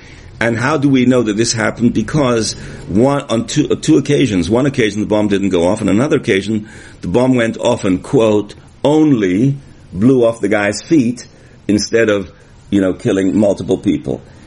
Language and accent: English; England, United Kingdom; So here's how I grew up in England. I don't want to get too onto this, but I did grow up in England.